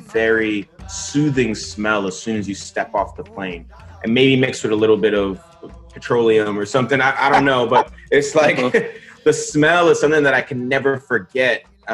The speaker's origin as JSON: {"language": "English", "town": "Bronx", "region": "New York", "country": "United States", "tie": "born or raised there", "also_born_or_lived": "Nigeria", "said": "You know, growing up in the Bronx, it's pretty easy."}